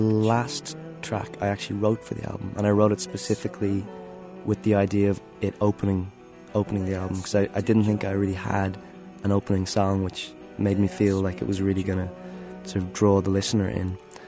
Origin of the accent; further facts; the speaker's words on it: Dublin, Leinster, Ireland; I'm from Dublin, and I'm in a group called